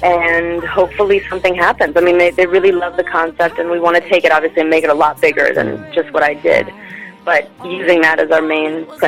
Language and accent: English; New York City, New York, United States; I'm from New York, and I live in the subway, basically.